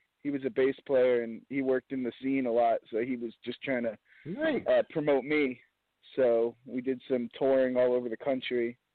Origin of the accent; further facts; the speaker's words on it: Fairfield, Connecticut, United States; I grew up in Fairfield, Connecticut, the other side of the world.